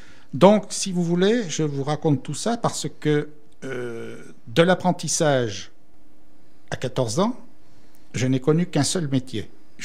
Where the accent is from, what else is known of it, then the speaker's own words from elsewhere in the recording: Nouvelle-Aquitaine, France; parce que moi je suis natif de la Gironde.